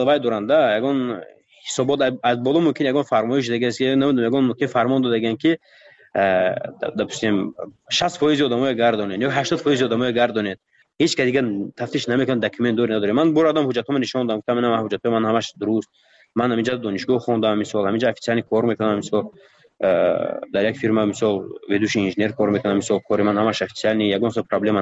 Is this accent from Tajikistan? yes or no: yes; Tajikistan; من تاجیکم از تاجیکستانم